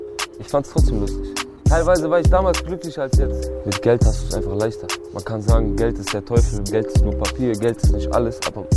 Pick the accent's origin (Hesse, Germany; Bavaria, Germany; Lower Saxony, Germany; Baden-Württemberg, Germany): Baden-Württemberg, Germany; Stuttgart; born there; Ich bin 1997 geboren und in Stuttgart.